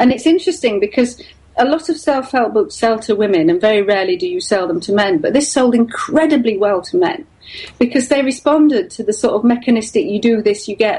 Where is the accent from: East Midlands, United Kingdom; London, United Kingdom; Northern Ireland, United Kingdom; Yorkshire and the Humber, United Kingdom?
Yorkshire and the Humber, United Kingdom; I am from Yorkshire. We're terribly down to earth in Yorkshire.